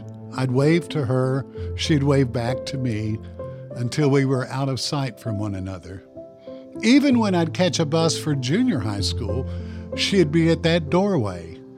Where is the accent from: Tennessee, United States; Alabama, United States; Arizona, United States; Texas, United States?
Tennessee, United States; Oak Ridge; I remember many years ago now when I was a very young boy growing up in Oak Ridge and walking to my elementary school, Woodland School.